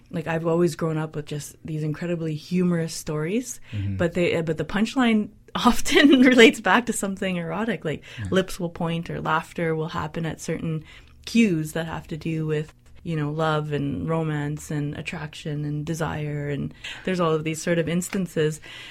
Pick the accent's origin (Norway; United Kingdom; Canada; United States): Canada; Ontario; I come from Keashkazaging Anishinaabeg near Thunder Bay, Ontario